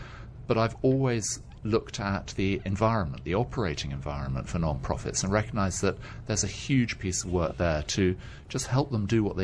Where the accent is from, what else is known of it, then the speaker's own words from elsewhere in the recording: United Kingdom; I grew up in the UK. My family are predominantly Scottish, but like a lot of people in the UK, we've gone all over the world over the generations.